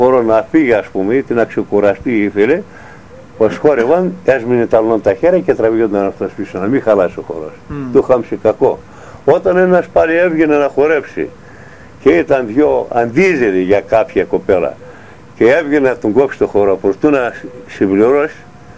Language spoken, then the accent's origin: Greek; Kistritsa, Turkey; Είμαι από την Κιστρίτσα. Έχει και στα Σέρα συγγενείς, στα Καλαβέντρα.